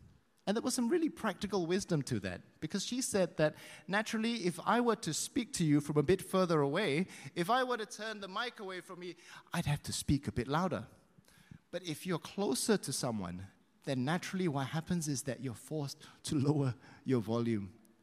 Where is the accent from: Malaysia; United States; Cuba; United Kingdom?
Malaysia; East Malaysia; I'm from East Malaysia. But also it tells you or gives you a clue as to which tribe I'm from as well.